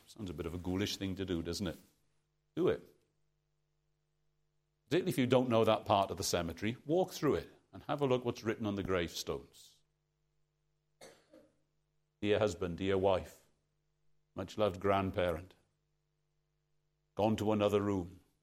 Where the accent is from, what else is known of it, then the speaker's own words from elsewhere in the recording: Aberdare, Wales, United Kingdom; Caradog was from Aberdare, my hometown. I can take you to see his grave.